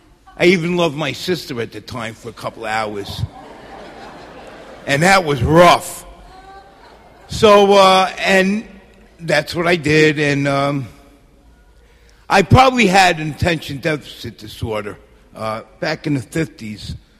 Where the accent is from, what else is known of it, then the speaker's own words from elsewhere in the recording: New York, United States; I grew up in the South Bronx. And I always wanted to live in Queens.